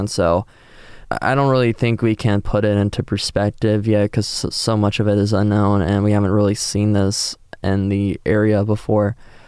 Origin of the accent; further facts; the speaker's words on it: Ohio, United States; And I'm originally from Licking County, which is where this is being built. And so my parents are thinking about it a lot because they still live in Licking County.